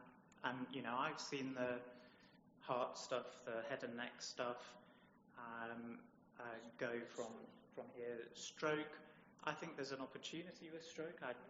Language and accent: English; North East England, United Kingdom; now in Suffolk, United Kingdom; I'm an incomer to Suffolk. I'm a Geordie, but I've been in Suffolk since 1990, when I joined Ipswich Hospital